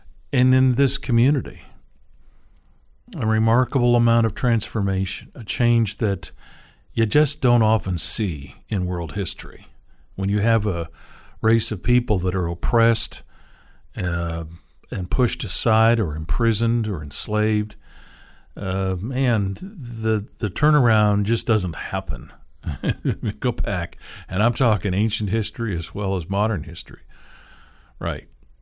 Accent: Seattle, Washington, United States; I mean, I grew up in the Seattle area, so in the last 40 years, yes, I've heard the whole damn Yankee thing more than once.

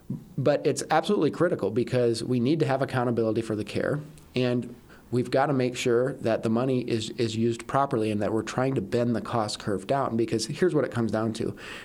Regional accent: Hawarden, Iowa, United States; I grew up in Haywarden, which is in the far northwest corner of the state

